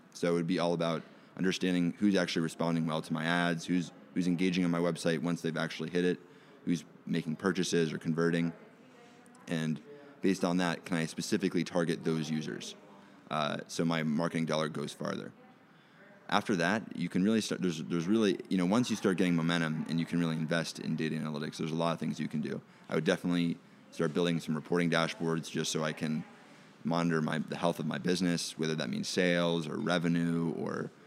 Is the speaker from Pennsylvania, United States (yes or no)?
no; Orlando, Florida, United States; I actually just moved back to Orlando, Florida. So as it turns out, I'm in my hometown right now.